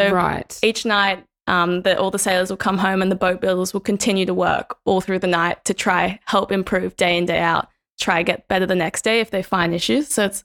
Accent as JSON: {"language": "English", "town": "Pittwater", "region": "New South Wales", "country": "Australia", "tie": "born or raised there", "said": "I was lucky enough to live very close to where we're recording, and I grew up on Pittwater, which is about 5 minutes away"}